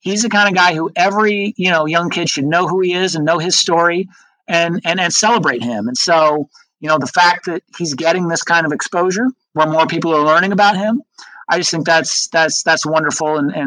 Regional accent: Iowa, United States; I think obviously growing up in Iowa and being a Hawkeye fan

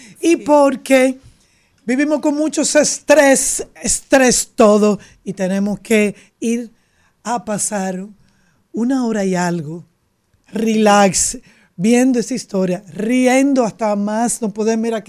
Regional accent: Dominican Republic; Como los dominicanos, que tenemos una forma especial de enfrentar las situaciones

